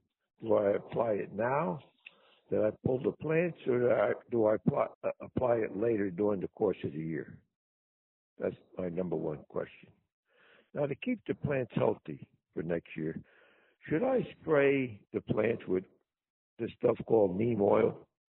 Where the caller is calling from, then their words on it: Mount Arlington, New Jersey, United States; I'm calling from Mount Arlington, New Jersey. Not North Arlington. I'm located by Lake Apacon.